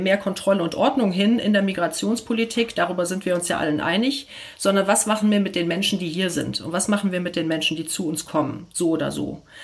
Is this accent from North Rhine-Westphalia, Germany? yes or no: yes; Gelsenkirchen, North Rhine-Westphalia, Germany; ich komme aus Gelsenkirchen. Wir sind, glaube ich, die ärmste Stadt Deutschlands